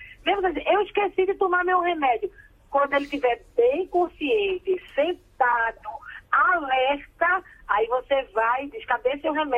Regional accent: Northeast Region, Brazil; Eu sou do Nordeste... Eu moro em Recife

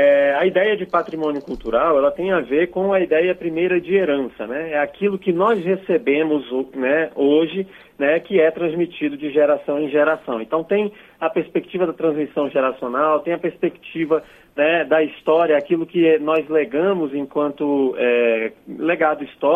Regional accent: Brazil; eu, enquanto brasileiro, devo saber

